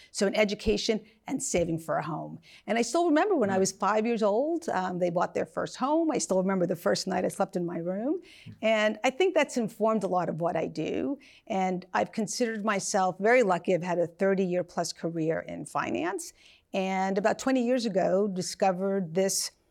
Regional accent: Brooklyn, New York, United States; So as I mentioned, I grew up in Brooklyn. My family there, I'm Puerto Rican. My parents came to the mainland in the 1950s

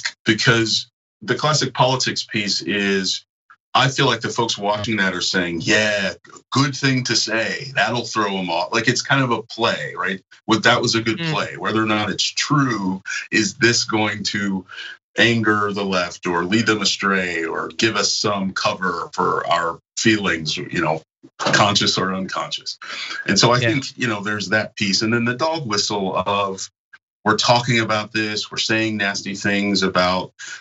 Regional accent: the South, United States; They, you know, they have great barbecues, and I'm from the South

